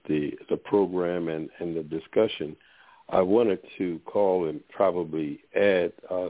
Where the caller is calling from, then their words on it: Baltimore, Maryland, United States; I'm calling from Baltimore, Maryland.